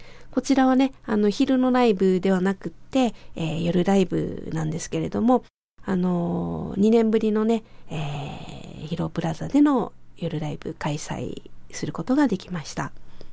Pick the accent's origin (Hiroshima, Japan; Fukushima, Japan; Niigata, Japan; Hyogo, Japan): Hyogo, Japan; Kobe; 私のふるさとであります神戸ということで